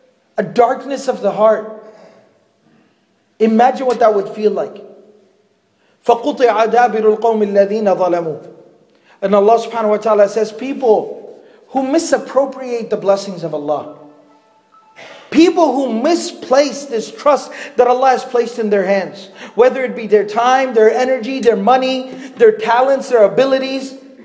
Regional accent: Arlington, Texas, United States; also born or lived in Fort Worth; I was born and raised in Fort Worth in Arlington, Texas.

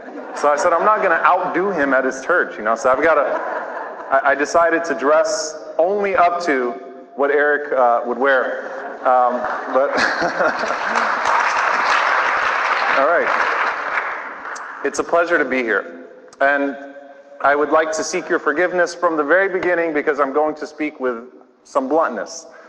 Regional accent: New Orleans, Louisiana, United States; now in Texas, United States; a New Orleans boy, born and raised in New Orleans, I'm an immigrant from Louisiana, here in Texas

